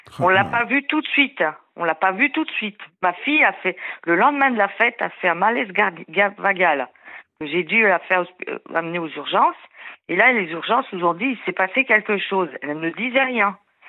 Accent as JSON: {"language": "French", "region": "Normandy", "country": "France", "tie": "born or raised there", "also_born_or_lived": "Haute-Savoie", "lives_now": "Loire-Atlantique, France", "said": "si je suis en Loire-Atlantique, je ne connaissais pas la Loire-Atlantique, c'est que je suis de native de Normandie."}